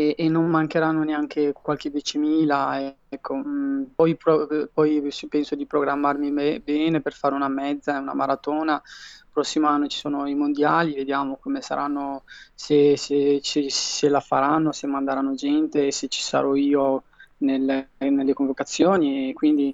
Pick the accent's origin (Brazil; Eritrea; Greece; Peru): Eritrea; io sono abituato ad andare in Eritrea, che sarebbe anche il mio paese d'origine